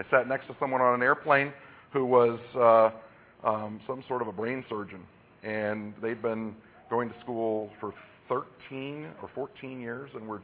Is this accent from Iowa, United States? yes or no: yes; Iowa, United States; I'm from Iowa. We get plenty of snow.